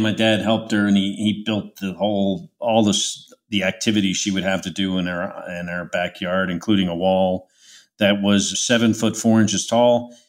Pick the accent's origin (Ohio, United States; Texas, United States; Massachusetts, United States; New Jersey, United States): New Jersey, United States; West Orange; where my dad was a cop in New Jersey, and he was in my hometown of West Orange.